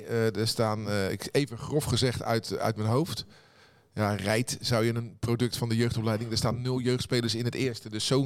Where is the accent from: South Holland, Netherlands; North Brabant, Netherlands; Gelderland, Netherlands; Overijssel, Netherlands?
South Holland, Netherlands; Rotterdam; Want als Rotterdammer word je vaak geassocieerd